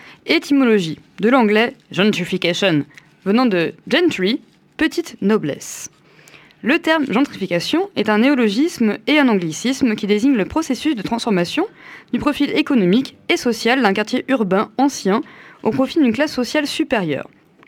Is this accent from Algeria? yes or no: no; Dijon, Bourgogne-Franche-Comté, France; Donc moi je suis originaire de Dijon, donc j'ai vu le centre-ville se métamorphoser en 5 ans.